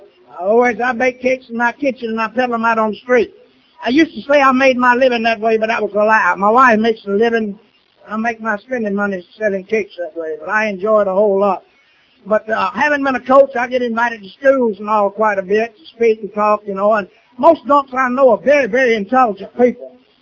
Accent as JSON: {"language": "English", "town": "Lincolnton", "region": "Georgia", "country": "United States", "said": "I'm a very, very, very happy sober alcoholic. Hello, everybody. I'm from Lincolnton, Georgia. Little town, 1,406 people."}